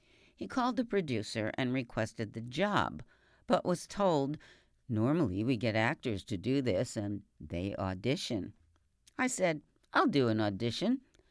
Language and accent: English; Ireland; I'm Irish, and I'm a ham.